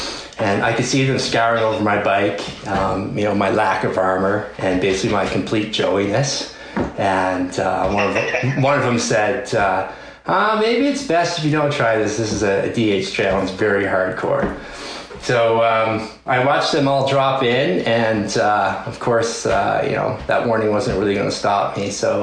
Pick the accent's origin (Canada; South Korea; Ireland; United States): Canada; Newfoundland and Labrador; moved away; also born or lived in Alberta; So I grew up in Newfoundland, where the mountain biking scene was very late to blossom.